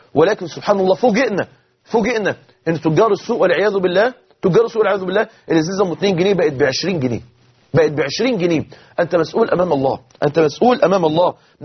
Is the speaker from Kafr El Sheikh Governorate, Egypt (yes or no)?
no; Mansoura, Dakahlia, Egypt; كان عندنا في المنصورة ظهرت إشاعة إن ماء النيل ملوث بمواد كيماوية